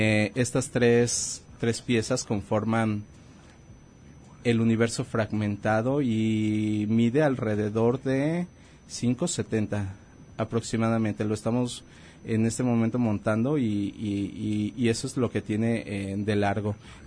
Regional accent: Autlán de la Grana, Jalisco, Mexico; Entonces regreso aquí a Autlán de la Grana, Jalisco, mi ciudad natal

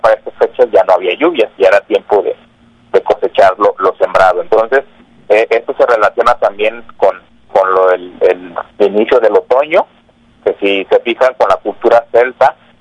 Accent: Mexico; poesía nos da identidad como mexicanos.

